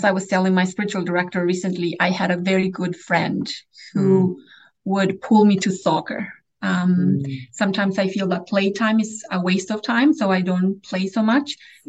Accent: Bolivia; I'm from Bolivia

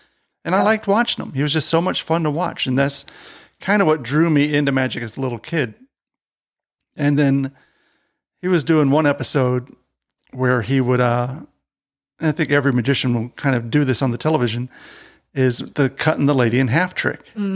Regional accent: Detroit, Michigan, United States; We grew up in Southwest Detroit

